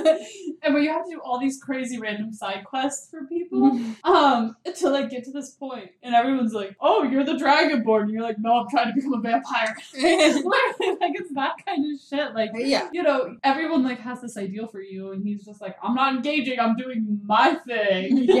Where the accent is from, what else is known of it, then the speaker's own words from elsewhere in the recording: Cincinnati, Ohio, United States; We're from Cincinnati, Ohio.